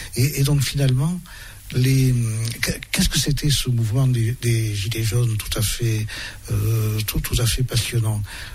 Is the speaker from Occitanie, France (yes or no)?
yes; Lescure, Occitanie, France; born there; J'ai raconté dans quelles circonstances je suis né dans le Couserans, à Lescure